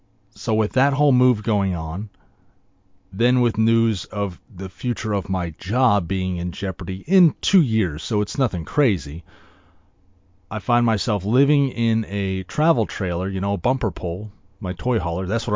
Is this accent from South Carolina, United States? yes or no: no; California, United States; Not all my friends, because I grew up in the Bay Area.